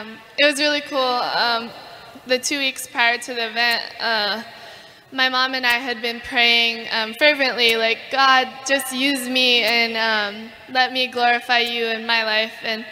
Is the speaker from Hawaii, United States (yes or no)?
yes; Hawaii, United States; Well, I guess for me, I grew up in Hawaii and, you know, it's just a really simple lifestyle of just surfing and hanging out with friends